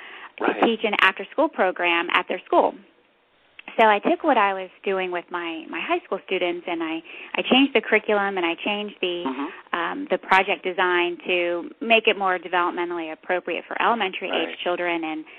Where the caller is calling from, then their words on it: Fredericksburg, Virginia, United States; We are in Fredericksburg, Virginia.